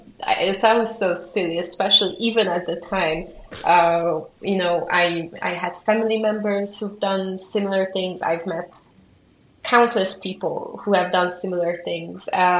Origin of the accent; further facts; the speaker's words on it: Hungary; English is a second language; moved away as an adult; now in United Kingdom; I was born and raised in Hungary, and I moved abroad to England when I was 18 for university for my BA course. My family still lives in Hungary, but I was quite set on settling down in the UK.